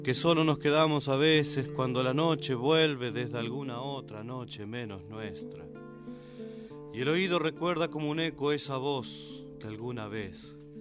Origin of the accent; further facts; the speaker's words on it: Gualeguay, Entre Ríos, Argentina; moved away; yo vengo del medio del campo, de escuchar chamamé maceta, de tocar chamamé maceta en los bailes. Después me fui de Gualeguay hace un tiempo y empecé a recorrer el país.